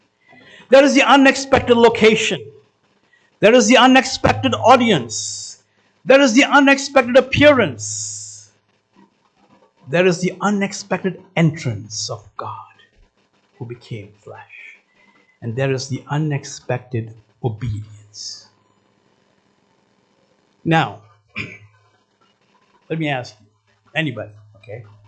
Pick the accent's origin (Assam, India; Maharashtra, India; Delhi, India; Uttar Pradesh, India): Maharashtra, India; Mumbai; Growing up in Bombay, you have to be a fan of cricket.